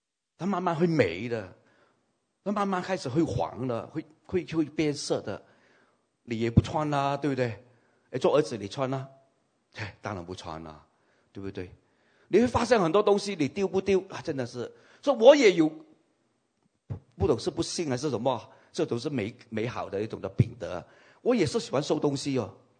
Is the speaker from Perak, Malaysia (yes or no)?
yes; Kampar, Perak, Malaysia; 我的老家还在金宝，没有卖，还在那边，可是没人住了。